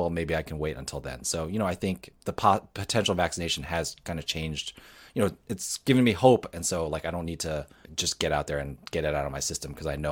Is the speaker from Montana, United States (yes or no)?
no; New York, United States; We're from New York, New Jersey, so you know.